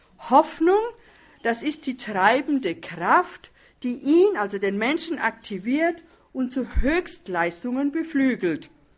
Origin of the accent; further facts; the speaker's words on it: Frankenthal, Rhineland-Palatinate, Germany; Aber wir kommen aus der Pfalz, Frankenthal in der Pfalz, Worms, Ludwigshafen